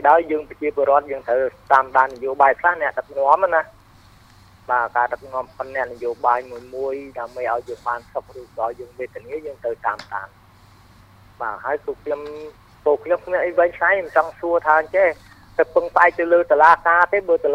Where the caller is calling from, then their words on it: Kampong Cham, Cambodia; បាទខ្ញុំមកពីខេត្តបឹងចាម